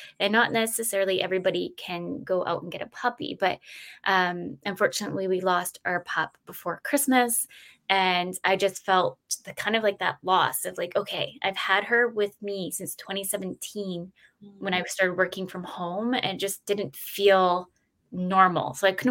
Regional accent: Victoria, British Columbia, Canada; I'm from Victoria, BC, and we have like this trail called the Goose Trail.

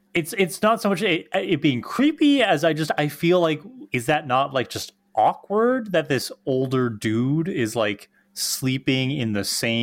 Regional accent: Canada; Yes, I grew up on the Lizzie McGuire show. That was my jam on the Family Channel here in Canada, because that's what we had, sort of the Disney Channel.

